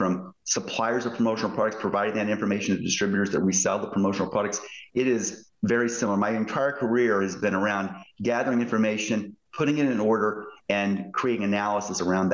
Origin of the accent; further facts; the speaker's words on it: Indiana, United States; Yeah, I grew up in southern Indiana in a tiny town, tiny farming community, about 100 people.